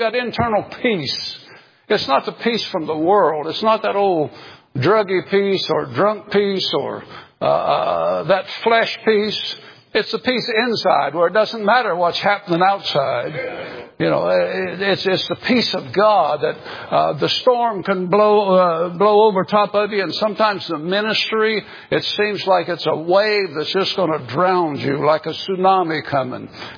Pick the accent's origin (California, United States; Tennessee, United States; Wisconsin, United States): Tennessee, United States; Listen, I come from Tennessee, man. We amen ourselves down there.